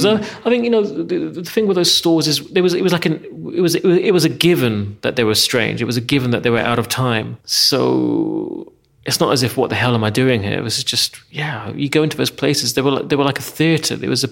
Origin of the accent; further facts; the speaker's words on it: England, United Kingdom; growing up in England